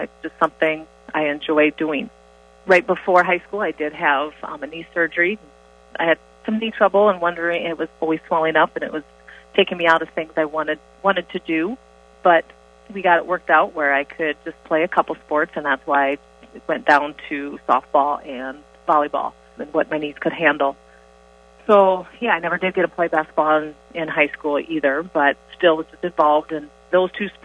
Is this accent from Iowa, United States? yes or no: yes; Orange City, Iowa, United States; I grew up in Orange City, Iowa, so just about 15 minutes from Sioux Center.